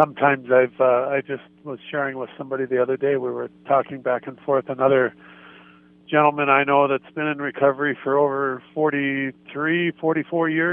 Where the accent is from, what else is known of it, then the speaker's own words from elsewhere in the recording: Bismarck, North Dakota, United States; I am from Bismarck, born and raised here, and yeah.